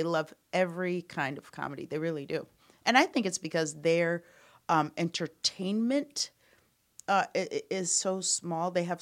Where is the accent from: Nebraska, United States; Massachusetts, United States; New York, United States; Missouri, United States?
Nebraska, United States; Omaha; moved away as an adult; also born or lived in Chicago / Amsterdam / Denver; I grew up in Omaha, and then I moved to Chicago to become an improviser.